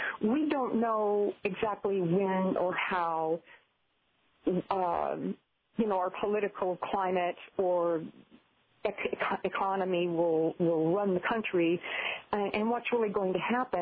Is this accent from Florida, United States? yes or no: no; Hot Springs, Arkansas, United States; born there; Now, I was born in Arkansas. I was born in Hot Springs while my dad was in the Korean War.